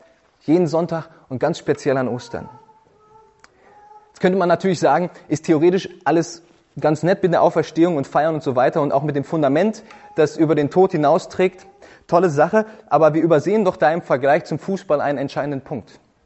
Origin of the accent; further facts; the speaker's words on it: North Rhine-Westphalia, Germany; Und ich komme aus der Nähe von Essen und ich weiß, dass die Leute im Ruhrgebiet ein bisschen verrückt sind